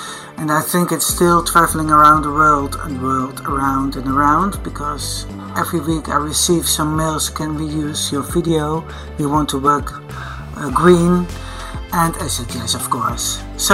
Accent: Netherlands; English is a second language; from Holland

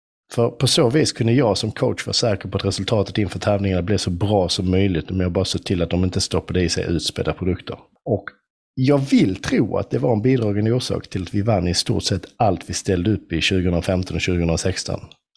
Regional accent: Skåne, Sweden; accent: Scanian; Väldigt tydlig på mitt skånska fina lilla vis.

